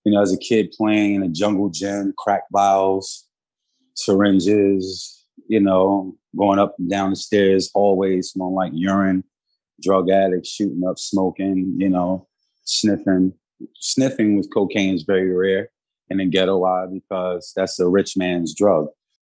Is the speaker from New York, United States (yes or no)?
yes; New York City, New York, United States; And so I grew up in Bedford-Stuyvesant, you know, which was like all boroughs and York City was just saturated in poverty, man, as a design.